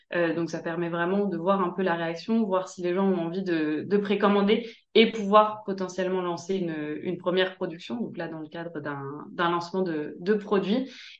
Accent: Normandy, France; also born or lived in Paris; now in Madrid, Spain; je suis basée à Madrid depuis 3 ans. Je suis originaire de Normandie et j'ai vécu pas mal d'années à Paris

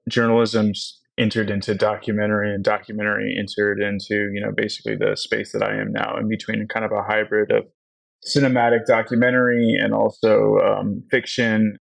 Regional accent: Seattle, Washington, United States; I grew up in Seattle, Washington. I went to school in Oregon

